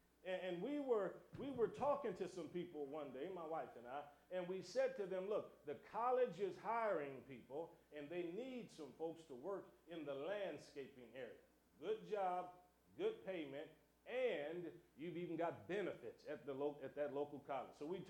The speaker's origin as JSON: {"language": "English", "town": "Cleveland", "region": "Ohio", "country": "United States", "tie": "born or raised there", "said": "Now myself, growing up in Cleveland, Ohio, all of my folks, though, from Alabama, from the South, but growing up in Cleveland, Ohio"}